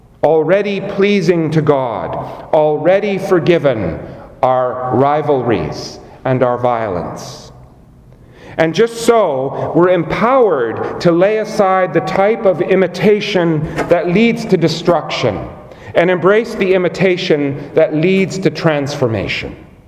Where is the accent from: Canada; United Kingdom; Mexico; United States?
Canada; I hope that I'm not living or doing something simply because I'm a Canadian.